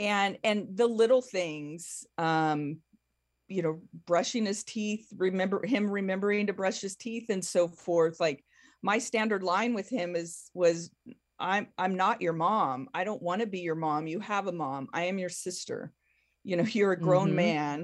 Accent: California, United States; And she would take us over. I'm from California. So she would take us over to the coast, I'd go shopping for school clothes.

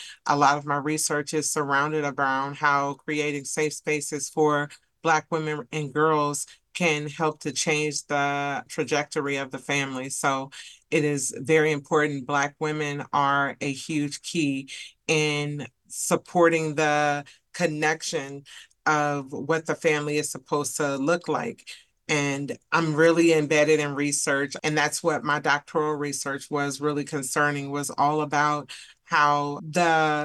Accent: Springfield, United States; I grew up in Springfield. We moved to Springfield when I was around 9 or so. And so I spent a majority of my life there before leaving there.

